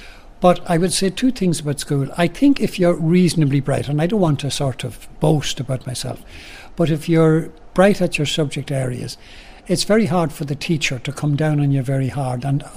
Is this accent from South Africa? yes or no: no; Cooley, County Louth, Ireland; And I actually come from a very small area in Cooley, which is known as the Bush.